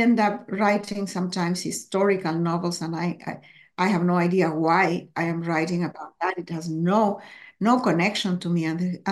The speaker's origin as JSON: {"language": "English", "country": "Chile", "tie": "born or raised there", "also_born_or_lived": "Peru", "said": "I was born in Peru. My father abandoned my mother. I ended up living in my grandfather's house in Chile. Then my mother married a diplomat. We started traveling, saying goodbye to places because it would change countries every 2 years."}